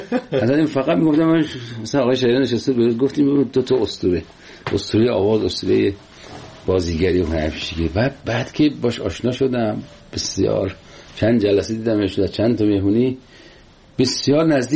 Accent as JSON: {"language": "Persian", "town": "Sangsar", "region": "Semnan", "country": "Iran", "said": "غذای سنتی ولایت ما سنگسر، یکی از دهات شمال سمنانه"}